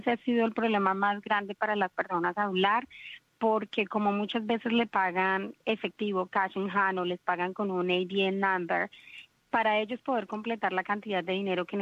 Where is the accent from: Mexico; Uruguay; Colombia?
Colombia; Vienen de países como el país de donde yo vengo, Colombia, donde los derechos laborales son violados día a día y nada pasa.